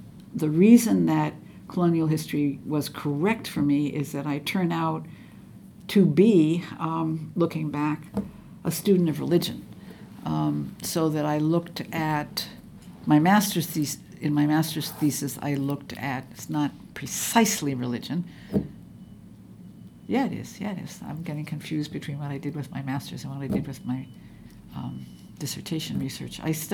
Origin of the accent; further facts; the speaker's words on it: Connecticut, United States; I grew up in Connecticut, and my parents had very good friends living, I think, in Norwalk, a couple.